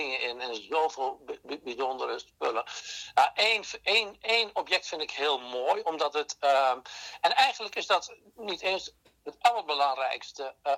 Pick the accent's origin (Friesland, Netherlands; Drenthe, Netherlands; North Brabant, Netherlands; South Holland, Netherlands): Drenthe, Netherlands; Hoogeveen; Ik, in Hoogeveen was mijn straat waar ik opgegroeid ben